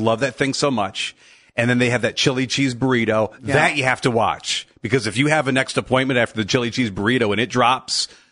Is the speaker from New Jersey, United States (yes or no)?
no; Akron, Ohio, United States; I'm born and raised in Firestone Park in Akron.